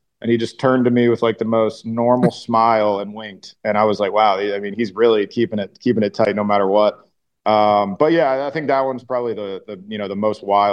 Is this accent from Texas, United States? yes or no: yes; Belton, Texas, United States; my two favorites, in my hometown, right on I-35, Belton, Texas, is Miller's Barbecue.